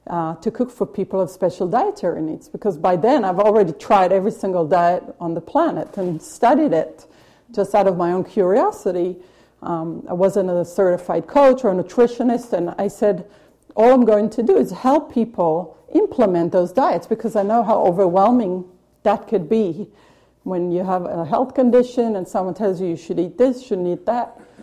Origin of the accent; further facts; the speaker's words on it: Israel; moved away as an adult; I grew up in Israel. I left Israel when I was 21, so I spent, you know, a big part of my life in Israel.